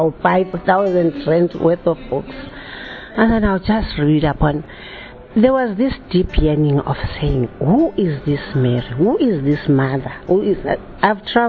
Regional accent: South Africa; I'm from South Africa. I was born in South Africa, but both my parents are of Zimbabwean Rhodesian, ex-Rhodesian descent. But they brought up us in South Africa. We were Methodist.

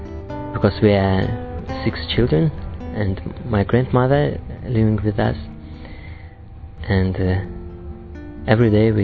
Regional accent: Kazakhstan; мне 22 года, я из Казахстана.

